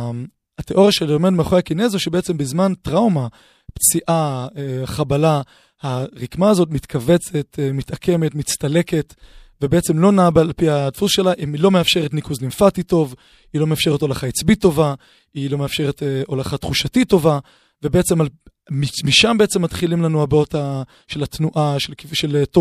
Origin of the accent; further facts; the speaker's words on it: Jerusalem, Jerusalem District, Israel; now in Tel Aviv, Israel; אני מגיע עם תל אביב, אצלנו זה סיוט, צריכים קצת יותר נחמד, אבל אני ירושלמי, דרך אגב.